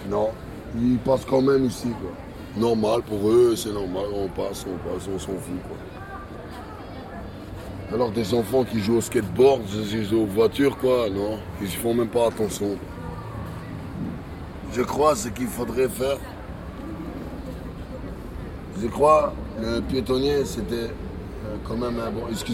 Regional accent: Flanders, Belgium; Moi, je suis flamand d'origine. Je parle anglais aussi, normal. Je suis flamand, je parle anglais.

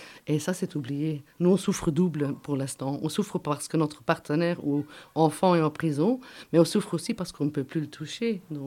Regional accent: Belgium; On est belge et on doit se grouper pour pouvoir arriver à faire quelque chose.

